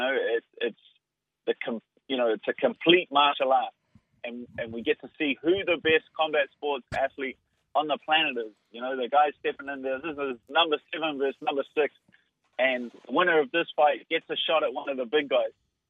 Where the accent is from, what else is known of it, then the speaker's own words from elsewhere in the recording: Auckland, New Zealand; the main event in my hometown, I've had two incredible knockout victories in Auckland in UFC events.